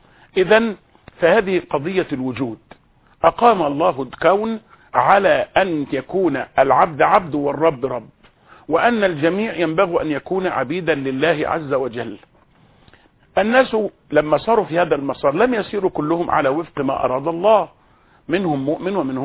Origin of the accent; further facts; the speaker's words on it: Egypt; ولا أقصد منا كمسلمين أو كنوع معين من الناس، أقصد كمصريين